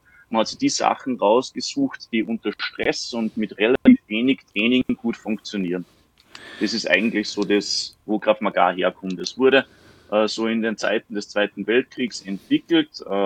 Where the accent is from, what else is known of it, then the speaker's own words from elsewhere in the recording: Salzburg, Austria; Ich bin aus Salzburg. Ich habe eine Krav Maga Schule in Salzburg.